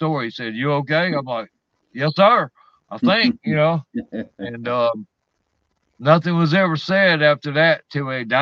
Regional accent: Louisiana, United States; now in Mississippi, United States; no, I'm from Louisiana, but I've been here probably over 30 years. So I guess I'm from here.

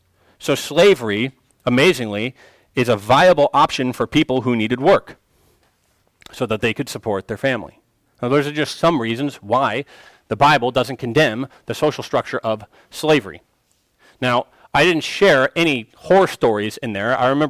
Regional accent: United States; And that's hard, because we're American, right? We can do the things that we want to do, right? We're business-minded, right? We're independent.

